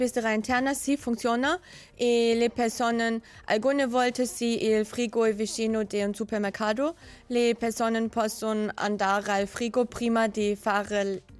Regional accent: Germany; Italian is a second language; also born or lived in Zurich; now in Minusio, Switzerland; normalmente sono di Germania, vivo molti anni a Zurigo, ma quando sono bambina sono sempre al campeggio in Tenero

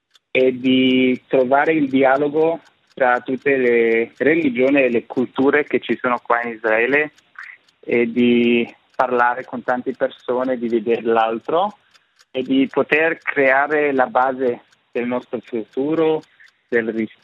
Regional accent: Zurich, Switzerland; ho 20 anni e originalmente vengo della Svizzera, di Zurigo.

